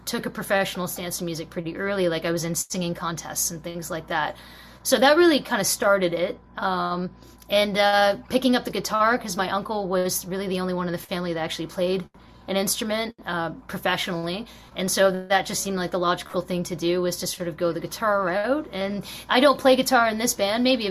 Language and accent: English; London, Ontario, Canada; born there; I was born in Ontario, Canada. London, Ontario, actually.